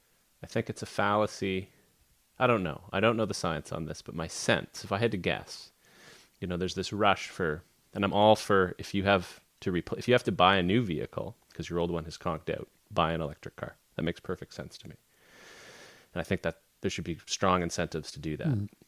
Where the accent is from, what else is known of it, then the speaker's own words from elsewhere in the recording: Atlantic Canada, Canada; now in Yellowknife, Canada; Like in most cities, you know, I'm from Atlantic Canada.